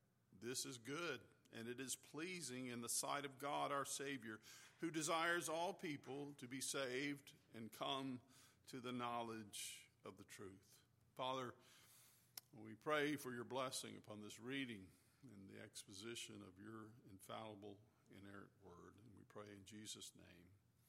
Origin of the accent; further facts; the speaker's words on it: Fairhope, Alabama, United States; And then preached in the church I grew up in Methodist Church in Fairhope, very large church, very large attendance at all the services.